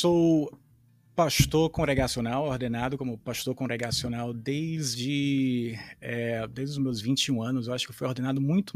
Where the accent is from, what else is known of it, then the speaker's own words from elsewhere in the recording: Ceará, Brazil; moved away; Cara, sou cearense da Gema, do interiorzão do Ceará.